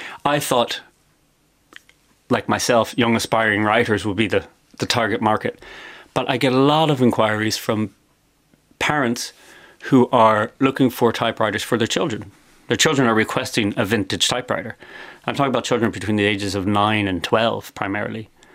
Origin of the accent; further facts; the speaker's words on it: Midwest, United States; accent: American-Irish hybrid; moved away as an adult; now in Ireland; I grew up in middle America.